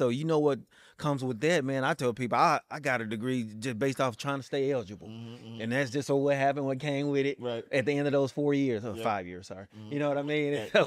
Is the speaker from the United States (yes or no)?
yes; Texas, United States; even need to leave the state of Texas so big. But you know what I'm saying? I really never even left my hometown until later in, like, my teens.